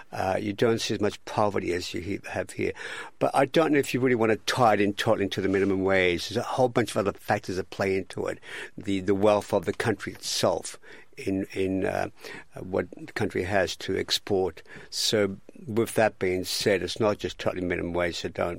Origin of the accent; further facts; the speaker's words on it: Australia; I'm from Australia, and the minimum wage there is much higher than what it is over here.